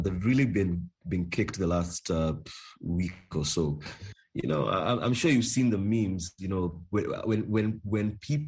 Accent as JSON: {"language": "English", "country": "Kenya", "tie": "born or raised there", "said": "I was born and raised in Kenya"}